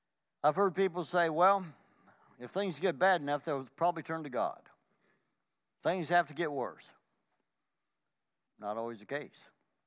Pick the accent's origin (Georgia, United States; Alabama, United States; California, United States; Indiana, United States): Indiana, United States; Marion; I was from Marion, Indiana, 30 or 40 miles away, and he was in Logansport.